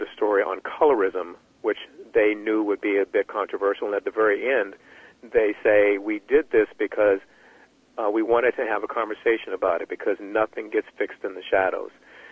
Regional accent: Virginia, United States; let's say, in the South, where I grew up in Southern Virginia

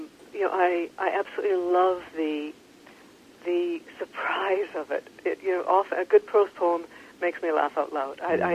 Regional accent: North Vancouver, British Columbia, Canada; I grew up in North Vancouver. Uh-huh. It's just mom and I.

